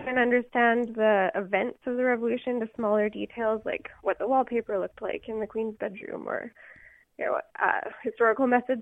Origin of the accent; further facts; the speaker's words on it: Canada; I'm Canadian. I live in Alberta.